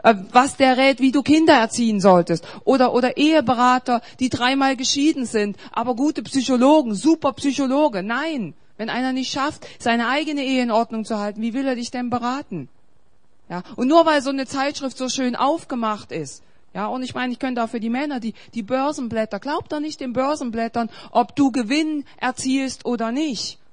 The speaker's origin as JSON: {"language": "German", "region": "East Germany", "country": "Germany", "tie": "born or raised there", "said": "ich bin ja als Katholikin aufgewachsen in der DDR."}